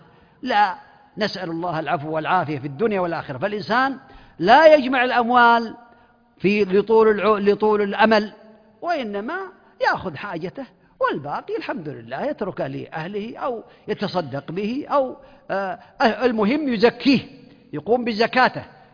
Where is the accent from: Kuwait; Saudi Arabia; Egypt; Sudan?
Saudi Arabia